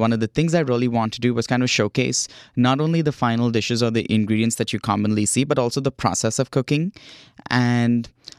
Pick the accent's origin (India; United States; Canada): India; It reminds me of some of the dishes that I grew up with in India, but in a very different way.